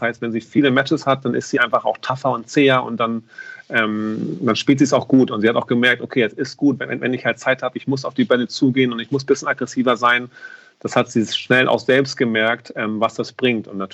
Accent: Hamburg, Germany; ich komme aus Hamburg

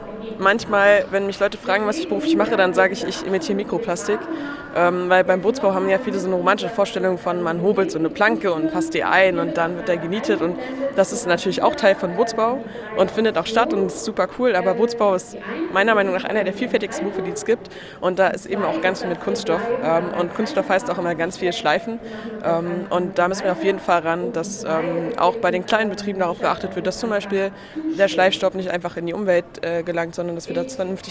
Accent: Greifswald, Mecklenburg-Vorpommern, Germany; ich komme aus Greifswald in Mecklenburg-Vorpommern

